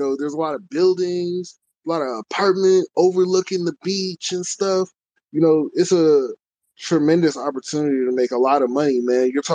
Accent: Buffalo, New York, United States; I'm from Buffalo. That's where I'm from.

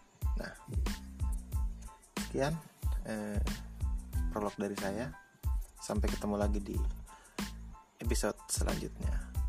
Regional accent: Tidore, North Maluku, Indonesia; Saya berasal dari Kota Tidore. Bagi teman-teman dulu yang pernah melihat uang 1000 yang dulu, itu ada gambar pulaunya. Nah, di situ ditulis Pulau Tidore dan Maitara. Pulau ini terletak di Provinsi Maluku Utara.

